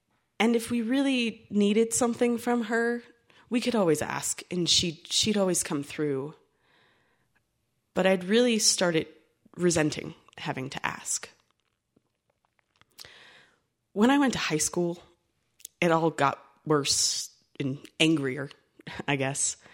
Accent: Ohio, United States; when I was like a kid growing up in Ohio with my mom and my dad and my brother.

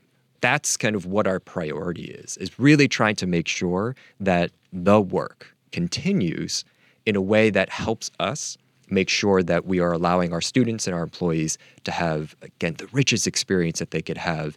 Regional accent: Manhattan, New York, United States; I grew up in Manhattan, and I was an undergraduate on September 11th, 2001, and that's kind of what took me in that path.

